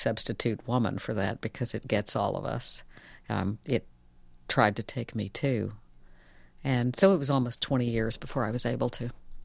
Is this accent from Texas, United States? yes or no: yes; Texas, United States; Well, I grew up in Texas, and there's a sort of whiskey myth that accompanies alcoholism.